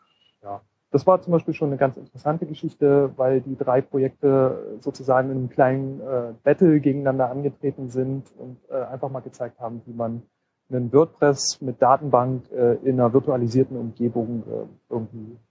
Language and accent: German; Leipzig, Saxony, Germany; Also ich komme aus Leipzig